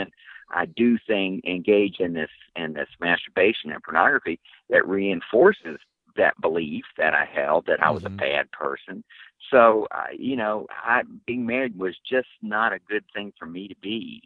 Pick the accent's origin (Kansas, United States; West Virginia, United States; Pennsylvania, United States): West Virginia, United States; I grew up in West Virginia, in coal mining country. That in and of itself was kind of a isolated environment.